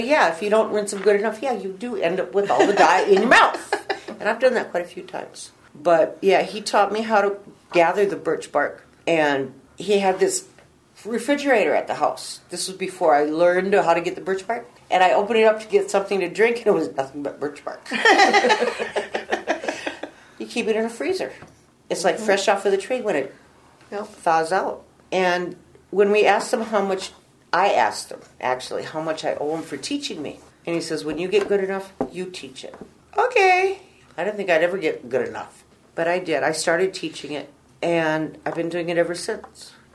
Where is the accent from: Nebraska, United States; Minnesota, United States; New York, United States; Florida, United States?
Minnesota, United States; White Earth Reservation; I'm from the White Earth Reservation. And the Loon is my clan.